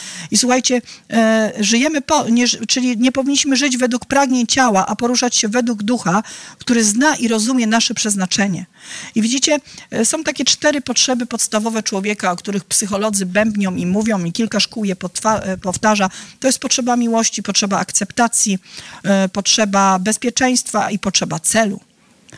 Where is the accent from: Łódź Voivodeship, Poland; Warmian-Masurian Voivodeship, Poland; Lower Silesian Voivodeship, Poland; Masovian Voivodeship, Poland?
Łódź Voivodeship, Poland; Bełchatów; Ja wiem, że jestem taką dziewczynką z Bełchatowa po prostu